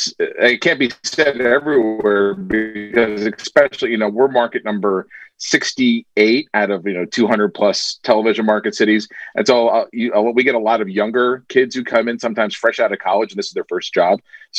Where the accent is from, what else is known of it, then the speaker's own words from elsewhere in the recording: Delaware, United States; So I was living in Philadelphia because I'm originally from Delaware.